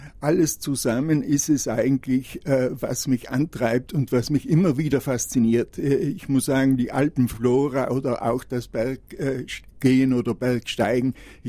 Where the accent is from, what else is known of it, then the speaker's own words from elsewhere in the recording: Sterzing, Trentino-Alto Adige, Italy; Ich bin ein Sterzinger.